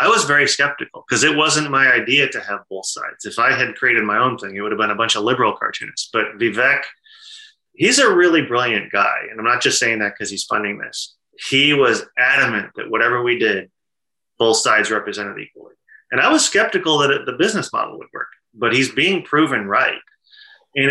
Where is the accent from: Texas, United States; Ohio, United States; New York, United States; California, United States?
Ohio, United States; And I grew up in Northern Ohio. We never lost power that I can remember